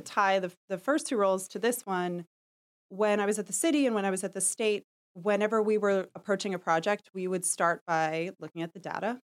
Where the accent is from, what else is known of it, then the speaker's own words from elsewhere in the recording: New York City, New York, United States; I was born in Manhattan. I grew up in Park Slope. I've lived in the city a long time.